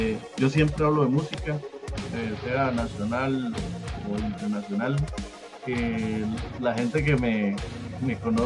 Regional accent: Alajuela, Costa Rica; Yo soy de Alajuela y quedaba siempre súper lejos

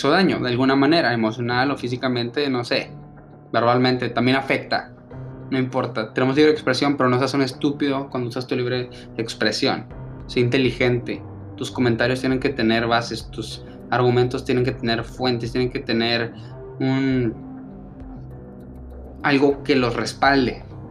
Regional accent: Ciudad Juárez, Chihuahua, Mexico; hablo de Ciudad Juárez porque es de donde yo soy, donde nací, bueno, no donde nací, la verdad, pero donde crecí. Siento que yo soy de ahí, por eso dije nací.

